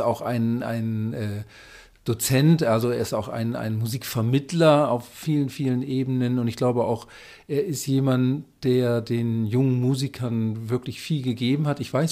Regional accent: Bremen, Germany; als Bremer kennt man Uli Beckerhoff seit den 70er, 80er Jahren ja schon

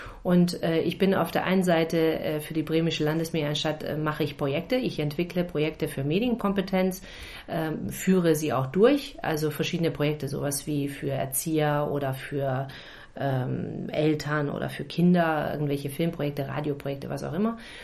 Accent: Bremen, Germany; Also das haben wir uns nicht als Bremer ausgedacht

